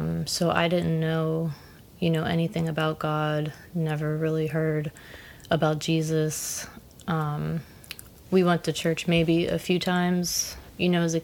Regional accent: Pittsburgh, Pennsylvania, United States; I grew up here in Pittsburgh. Yeah, I've always been in Pittsburgh.

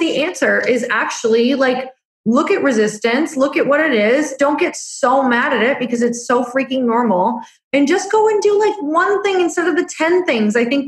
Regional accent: Midwest, United States; I'm from the Midwest, so I can say all these things that are not actually totally.

